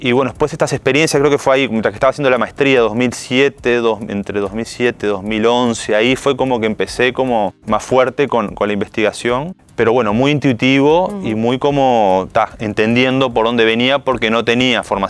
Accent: Montevideo, Uruguay; vengo de un contexto urbano, o sea, me crié en La Blanqueada, después me fui a Lezica a vivir

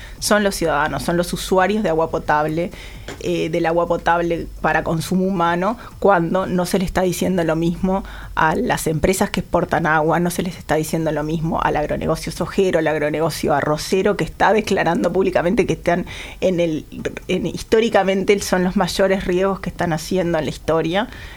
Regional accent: Uruguay; Pensemos, como uruguayos, como ciudadanos de este país

